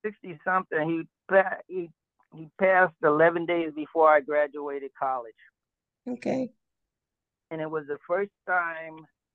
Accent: Queens, New York, United States; also born or lived in Puerto Rico; But growing up in Queens, I was mistaken for everything.

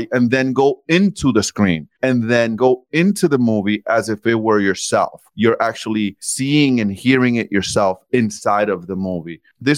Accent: Dominican Republic; now in United States; As a child, I grew up in the Dominican Republic, right? So I was born here in the United States. My mom came pregnant with me here to the US. And then she sent me back home to the Dominican Republic

